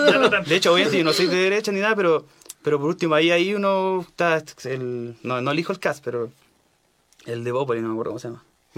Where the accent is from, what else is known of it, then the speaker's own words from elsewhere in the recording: Viña del Mar, Valparaíso, Chile; yo soy de Viña, pero me siento mucho más de Valpo, representado por Valpo.